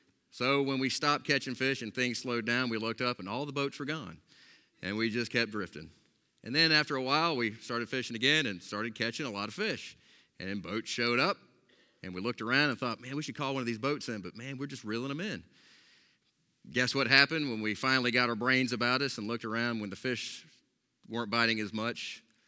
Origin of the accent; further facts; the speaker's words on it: Florida, United States; I grew up in Florida.